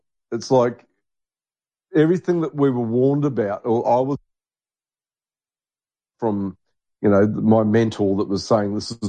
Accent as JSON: {"language": "English", "country": "New Zealand", "tie": "born or raised there", "said": "when I grew up in New Zealand in the 70s"}